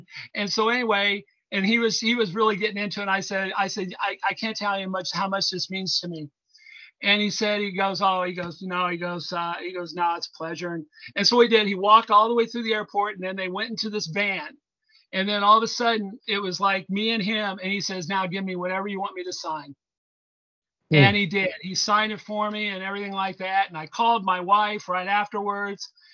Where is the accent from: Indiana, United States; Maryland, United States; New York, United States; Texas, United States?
Indiana, United States; Indianapolis; His next stop was going to be in Chicago, and I'm from Indianapolis.